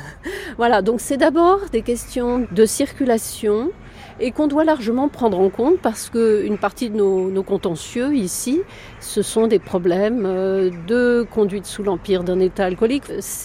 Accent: Paris, Île-de-France, France; comme je ne suis pas originaire du Cantal, je suis parisienne

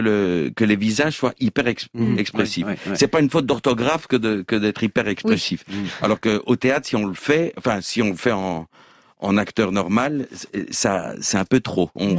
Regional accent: Belgium; je suis belge d'État et de nationalité

